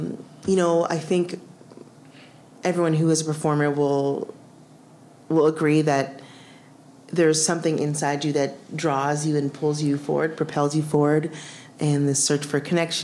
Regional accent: Vancouver, British Columbia, Canada; growing up in Vancouver, you know, it was a very, like, heavy metal. I mean, I grew up in East Fans.

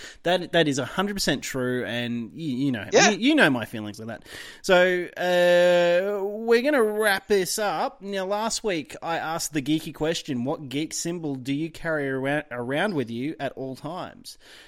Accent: Australia; But you got to remember, we're Australian and we make fun of everything.

